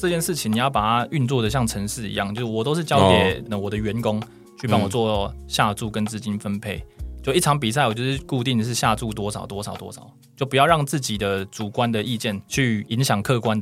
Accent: Sichuan, China; 我是四川人

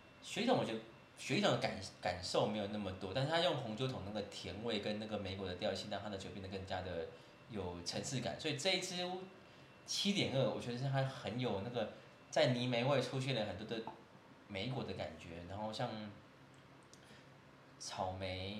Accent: Chiayi, Chiayi City, Taiwan; 我小时候在嘉义吃了什么样的那个怎么那个年糕汤吗？

